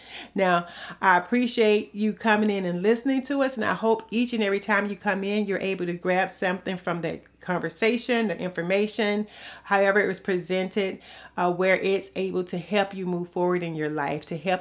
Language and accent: English; the South, United States; accent: southern drawl; And if you can't tell from my accent, there's a little bit of southern drawl in there a little bit.